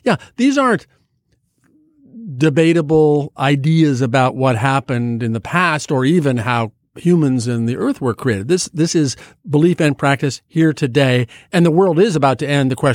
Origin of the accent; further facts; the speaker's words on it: Nebraska, United States; And I was born in Nebraska. I grew up in Nebraska.